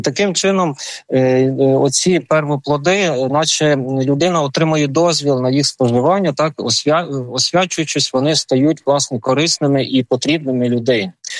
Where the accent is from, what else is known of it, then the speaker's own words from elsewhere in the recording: Ivano-Frankivsk Oblast, Ukraine; в моєму населеному пункті, який знаходиться фактично, звідки я родом, знаходиться цей населений пункт на межі Бойківсько-Покутський.